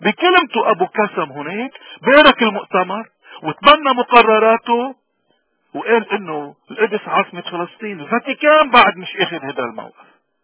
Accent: Lebanon; نعمل جردي كلبناني موارني وغير الموارني

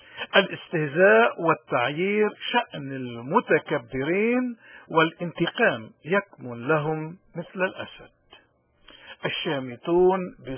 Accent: Lebanon; نحن كشعب لبناني مقارنة أو نسبة بعدد سكاننا

